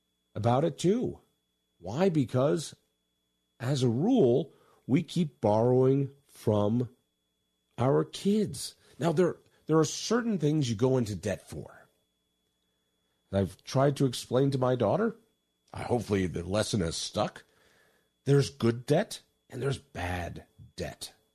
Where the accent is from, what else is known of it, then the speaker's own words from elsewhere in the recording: Colorado, United States; I grew up in Colorado.